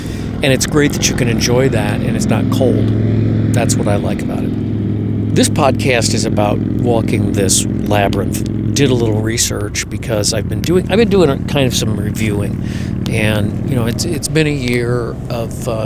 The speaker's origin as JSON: {"language": "English", "region": "Midwest", "country": "United States", "said": "I would say, as a Midwesterner, especially in the summer and the fall, there's quite a few, you know, perfectly still nights."}